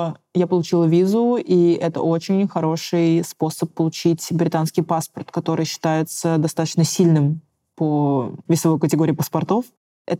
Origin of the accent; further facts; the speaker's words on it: Kamchatka Krai, Russia; also born or lived in Saint Petersburg / Moscow; now in London, United Kingdom; я все-таки росла не в Бурятии, я росла на Камчатке, я очень много лет жила в Петербурге и в Москве.